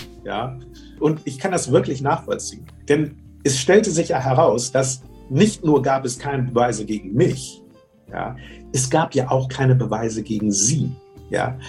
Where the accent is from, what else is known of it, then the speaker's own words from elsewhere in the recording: Germany; Und da komme ich zurück nach Deutschland, mein Heimatland.